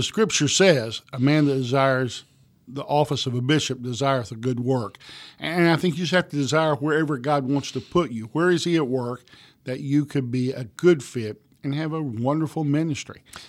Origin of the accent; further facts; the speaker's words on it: Kentucky, United States; You know, I grew up in Eastern Kentucky, and we in those days had pastors who would pastor three or four churches.